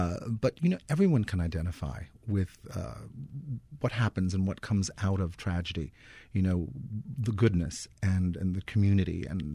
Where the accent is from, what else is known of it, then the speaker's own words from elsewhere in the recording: New Orleans, Louisiana, United States; also born or lived in New York; The stories all come from my just growing up in New Orleans and then living in New York